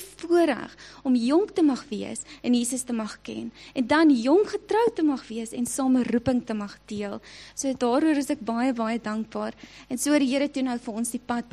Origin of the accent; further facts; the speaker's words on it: Rustenburg, North West, South Africa; also born or lived in Brits; ek is gebore in Rustenburg, daar in die EG Kerk, maar ek het op die ouderdom van 16, toe trek ons Brits toe, en ons word toe daar deel van die gemeente